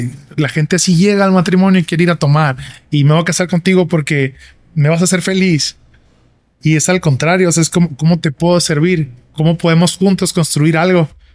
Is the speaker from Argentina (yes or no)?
no; Los Mochis, Sinaloa, Mexico; also born or lived in Guadalajara / Querétaro; now in Ciudad Juárez, Mexico; He vivido en de donde yo soy, en Sinaloa, en Los Mochis. Viví en Guadalajara unos años, viví en Querétaro otros más años. Tengo algunos años aquí en Ciudad Juárez.